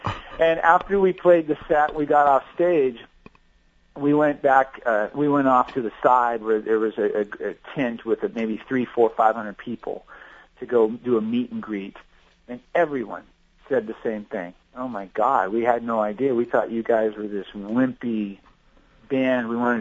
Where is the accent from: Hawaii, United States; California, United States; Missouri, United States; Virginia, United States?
California, United States; Whittier; born there; also born or lived in Pasadena / La Mirada / Fullerton / Oklahoma; I was born in Whittier and grew up and moved a lot. We lived in Pasadena for a while. I lived in La Mirada, Fullerton, lived in Oklahoma, you know, did a lot of moving throughout my childhood.